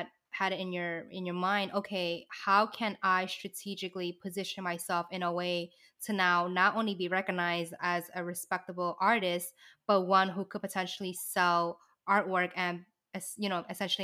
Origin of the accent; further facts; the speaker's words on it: New York City, New York, United States; I feel like, well, first of all, I grew up in the Lower East Side. So, you know, hey. Shout out to the LES.